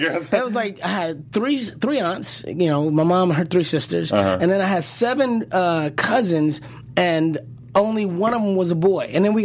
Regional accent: Detroit, Michigan, United States; here I was, this young kid from Detroit

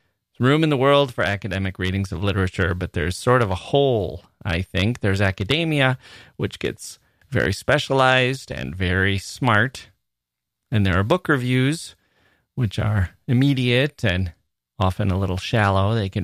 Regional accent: India; at the beginning of the COVID-19 lockdown in India, when I had to come back to my hometown some 5 hours away from Delhi.

